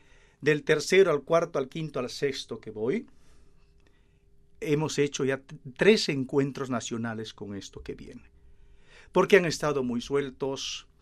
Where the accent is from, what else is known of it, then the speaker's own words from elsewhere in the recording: Peru; Naturalmente soy el primer peruano que ha tenido esta responsabilidad